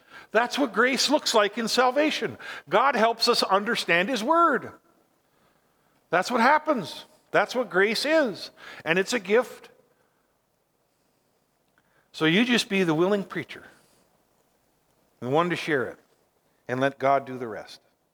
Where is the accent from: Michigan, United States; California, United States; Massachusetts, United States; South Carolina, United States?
Michigan, United States; Iron River; And a man from my hometown, who I know, was at the Olympics, and he won the gold medal with her from Iron River, Michigan.